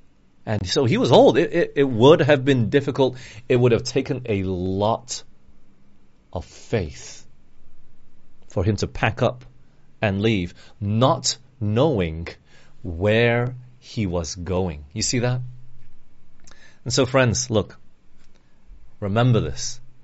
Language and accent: English; Australia; also born or lived in Singapore / Malaysia / England; you know, I grew up in Australia for 10 years. It's not all my life. I've jumped around. I was born in Singapore, then we moved to Malaysia for 2 years, and we went to England for 5 years, came back to Malaysia for 6 years, then we moved to Australia